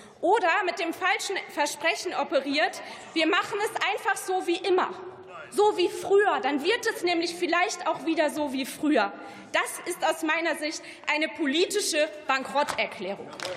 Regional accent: Bonn, North Rhine-Westphalia, Germany; In meiner Heimatstadt Bonn werden in den nächsten Jahren 3.300 Kilometer Kabel neu verlegt werden müssen

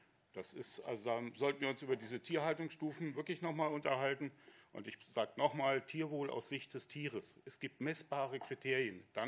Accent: Hesse, Germany; now in Braunschweig, Germany; Ich komme gebürtig aus Oberhessen, 1000 mm Regen. Wir hatten Schweine auf Stroh.

